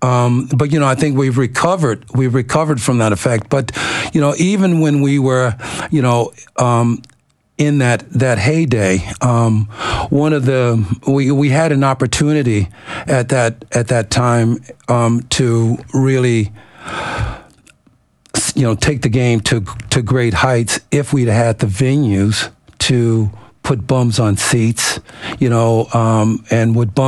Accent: Ireland; here I was playing as an Irishmen, you know, throughout Europe and in America on different tours there, but I couldn't play in our domestic league as an Irish person.

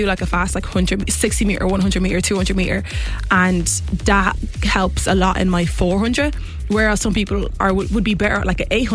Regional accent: Ireland; moved away as an adult; also born or lived in Texas; I was obviously one of the fastest growing up in Ireland, and then I went to University of Texas

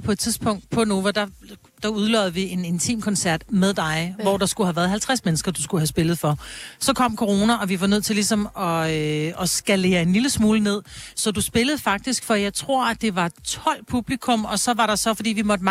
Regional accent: Hobro, North Denmark Region, Denmark; jeg er vokset op lige nær Hobro

